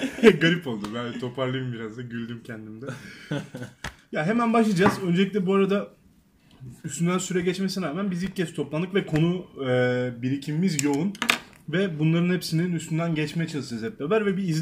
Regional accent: Söke, Aydın, Turkey; Söke'den sıkı bir takipçimiz var. Memleketimden benim.

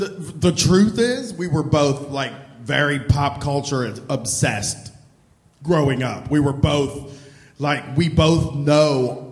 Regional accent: Groveport, Ohio, United States; I'm from Groveport, but it is like 10 miles from Columbus.

